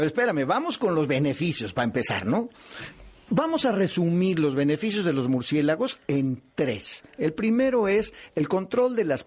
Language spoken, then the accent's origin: Spanish; Mexico; como mexicanos, todos los que estamos en esta mesa